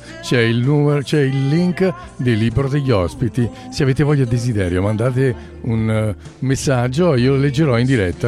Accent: Saviano, Campania, Italy; born there; sono dovuto andare giù a Saviano, il mio paesino dove sono nato

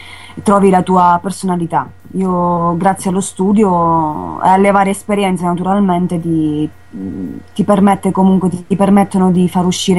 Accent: Catania, Sicily, Italy; Io sono di Catania, però mi trovo a Caltanissetta perché stasera ho un concerto, quindi sono un po' fuori zona.

